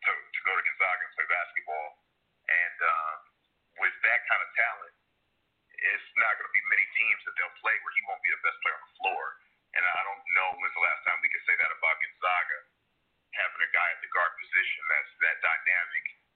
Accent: Minnesota, United States; I'm from Minnesota, so anytime we have a guy who jumps on the national stage coming from the high school ranks, it gets me very excited.

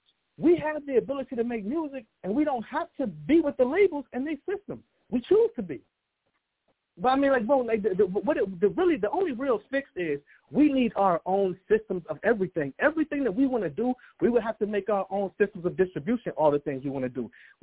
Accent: Chicago, Illinois, United States; I never questioned, without being from New York, being born and raised in Chicago, I never questioned who created hip-hop. And I'm a rapper myself.

